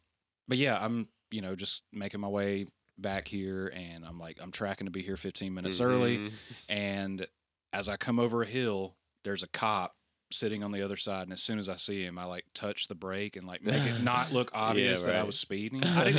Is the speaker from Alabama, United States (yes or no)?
yes; Wetumpka, Alabama, United States; Well, I grew up in Wetumpka, Alabama, which is about an hour and a half outside of there.